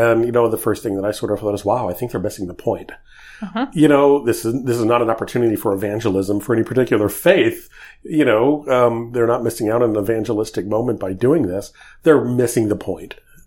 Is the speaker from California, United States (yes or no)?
no; St. Louis, Missouri, United States; shortly after 9/11 in 2001, there was in my hometown of St. Louis.